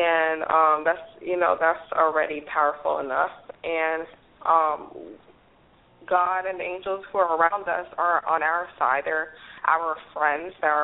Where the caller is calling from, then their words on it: Florida, United States; I'm calling here from South Florida again.